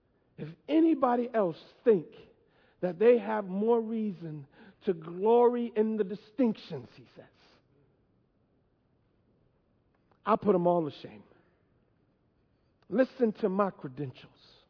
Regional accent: United States; I am American. And I am glad to be it.

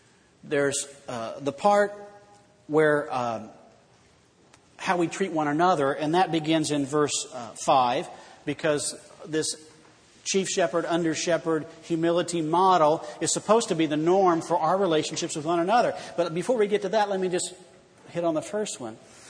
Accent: Illinois, United States; born or raised there

